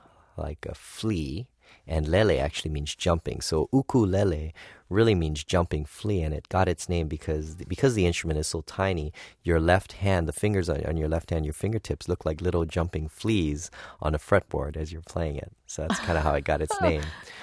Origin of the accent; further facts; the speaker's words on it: Honolulu, Hawaii, United States; Yes, I grew up right in Honolulu in a little town called Kaimuki.